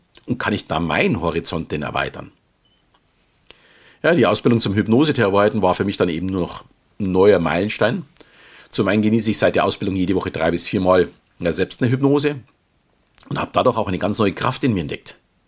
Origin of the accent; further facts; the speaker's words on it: Munich, Bavaria, Germany; Wie man vielleicht schon hört, komme ich aus dem Süden Deutschlands und fühle mich, auch wenn ich mittlerweile mit meiner Familie etwas außerhalb wohne, noch immer als echter Münchner. Schließlich bin ich geboren und aufgewachsen in der bayerischen Landeshauptstadt.